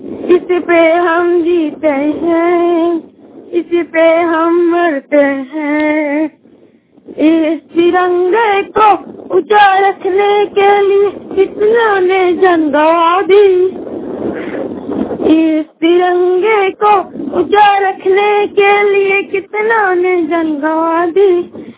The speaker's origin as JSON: {"language": "Hindi", "town": "Dumka", "region": "Jharkhand", "country": "India", "said": "मैं हनुमाता रामपुरा का रहने वाला हूँ। मेरा थाना रानीसर है, मैं दुमका जिले से बोल रहा हूँ।"}